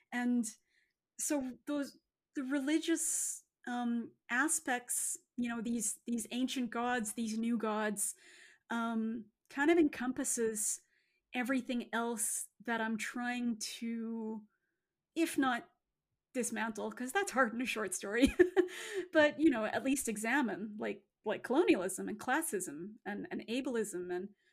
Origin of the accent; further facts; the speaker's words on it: Canada; born there; I was born in Canada, but even when I'm back with family in Toronto, like, I feel white. I'm not Guyanese enough. Yeah. I'm not Caribbean enough.